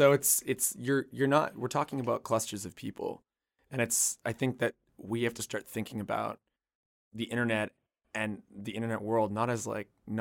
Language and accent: English; Canada; I'm from Canada.